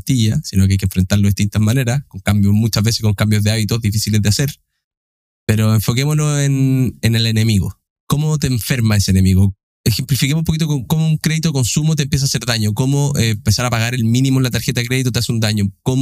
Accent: Santiago, Santiago Metropolitan Region, Chile; bueno, yo soy santiaguino, así que tengo el sesgo

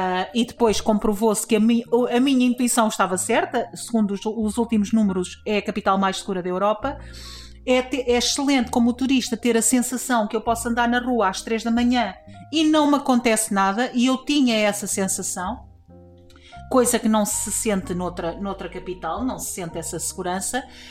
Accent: Mirandela, Bragança, Portugal; Eu sou de Mirandela e isso para mim é uma ofensa.

